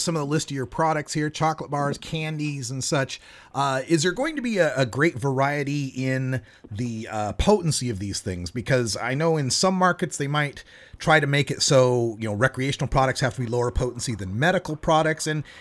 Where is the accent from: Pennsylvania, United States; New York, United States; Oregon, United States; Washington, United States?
Oregon, United States; looking forward to making your way here to my home state of Oregon for sure.